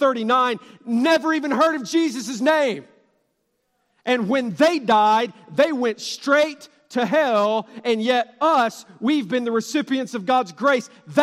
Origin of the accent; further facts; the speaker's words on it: Atlanta, Georgia, United States; born there; I was born in Atlanta, Georgia, with so much access to gospel light and truth